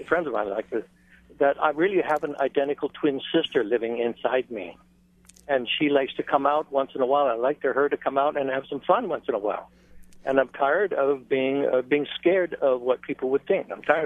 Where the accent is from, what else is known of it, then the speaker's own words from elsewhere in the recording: Hawaii, United States; I'm Hawaii Hawaiian. … on the Big Island.